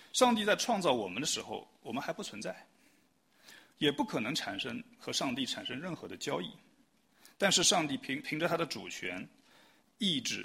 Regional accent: China; 作为中国人，我们可能比较熟悉的去寺庙里面烧香纳贡

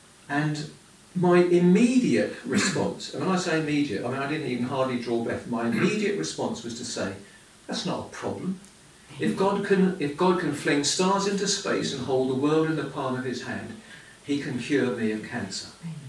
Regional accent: England, United Kingdom; But we're English, so that nod was absolutely fantastic.

